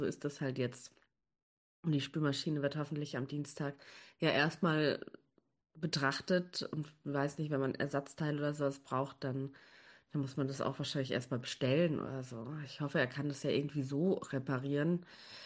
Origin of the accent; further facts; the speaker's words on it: Munich, Bavaria, Germany; born there; now in Braunschweig, Germany; eigentlich aus München, aber ich wohne in Braunschweig. Also ich wurde in München geboren und bin eigentlich jetzt schon fast vor ja, 4,5 Jahren, 5 Jahren nach Braunschweig gezogen